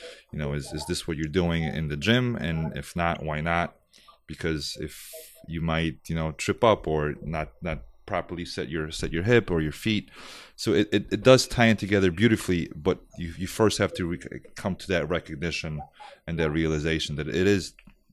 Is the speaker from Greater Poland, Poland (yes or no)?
no; Szczecin, West Pomeranian Voivodeship, Poland; I grew up in Szczecin in Western Poland.